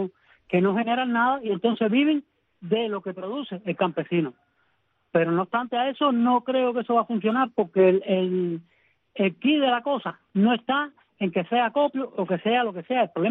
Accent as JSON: {"language": "Spanish", "country": "Cuba", "said": "Los que somos cubanos"}